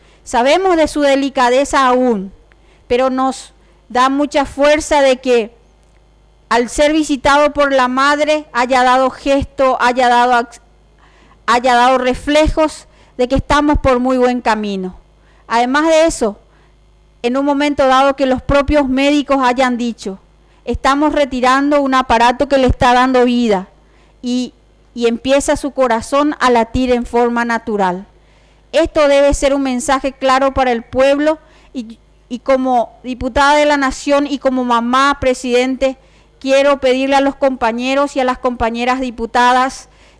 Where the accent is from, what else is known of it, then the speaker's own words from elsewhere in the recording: Paraguay; Y como paraguaya quiero detenerme un poco y honrar ese trabajo del día a día del médico y de la médica paraguaya